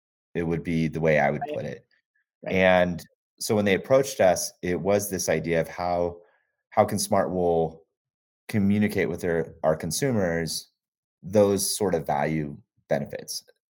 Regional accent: Gunnison, Colorado, United States; having been born and raised in Colorado, up in the mountains in Gunnison, Colorado.

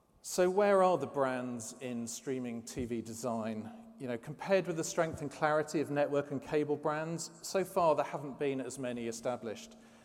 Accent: London, United Kingdom; I'm here from London.

